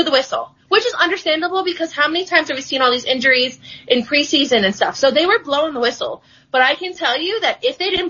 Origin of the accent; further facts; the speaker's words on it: New Jersey, United States; I said, I'm the same as you. I'm from New Jersey. I would have decided that 32 years ago.